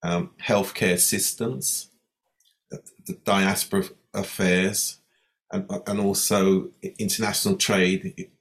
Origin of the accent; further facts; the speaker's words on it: London, United Kingdom; born there; I'm a child of the Windrush generation. My mother came from Montserrat, father Jamaica, but I was born here in London.